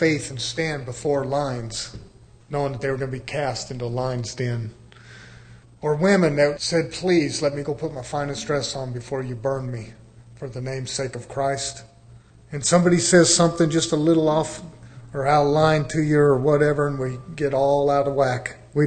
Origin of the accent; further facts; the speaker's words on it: United States; I can speak as an American. I can say we Americans are spoiled people.